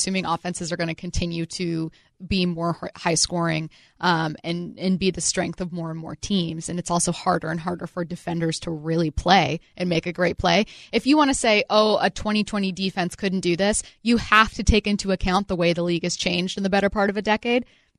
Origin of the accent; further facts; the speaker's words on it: Seattle, Washington, United States; Maybe it's because I'm from Seattle and watched that team